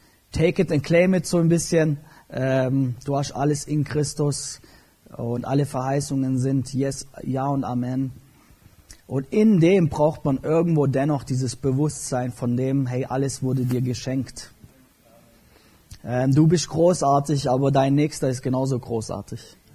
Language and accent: German; Kirchheim, Germany; davor waren wir bei den Baptisten, bin dort groß geworden in Kirchheim, beim Günther.